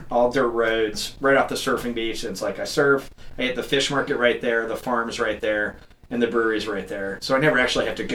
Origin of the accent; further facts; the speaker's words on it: Nantucket, Massachusetts, United States; Yeah, I grew up on Nantucket, spent every summer in Nantucket, went to school in upstate New York.